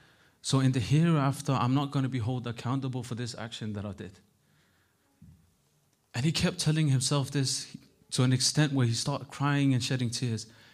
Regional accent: Denmark; English is a second language; I was born and raised in Denmark, I've seen worse than that.

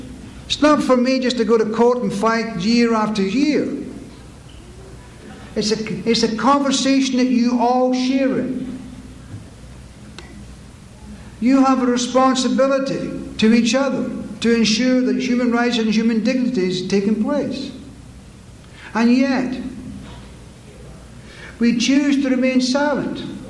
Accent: Scotland, United Kingdom; I want to also be positive, which is not easy being a Scot.

